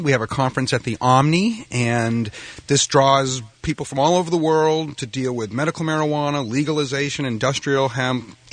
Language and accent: English; New England, United States; I'm from New England.